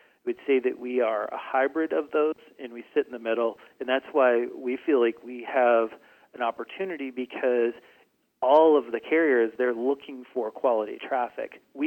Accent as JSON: {"language": "English", "town": "Erie", "region": "Pennsylvania", "country": "United States", "tie": "born or raised there", "said": "I, out of college, got a job with a company called Erie Insurance. It's in my hometown, so it was an easy find for me."}